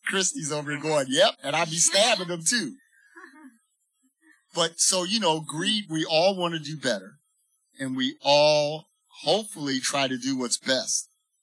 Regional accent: Baltimore, Maryland, United States; I'm from Baltimore.

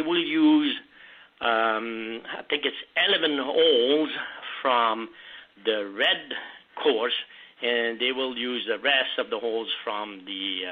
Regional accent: Quebec, Canada; I'm from Quebec, Canada, and I grew up a little bit outside of Montreal, and it was fantastic.

